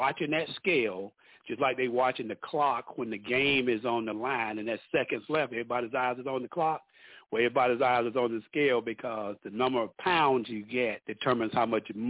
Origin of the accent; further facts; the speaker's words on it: Union, South Carolina, United States; Born and raised in Union, South Carolina. And that's why I spent most of my football days and sports and athletics in Union.